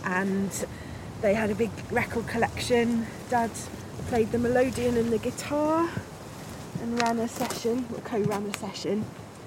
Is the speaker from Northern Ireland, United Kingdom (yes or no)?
no; Congleton, North West England, United Kingdom; born there; I think I was born in Congleton in Cheshire.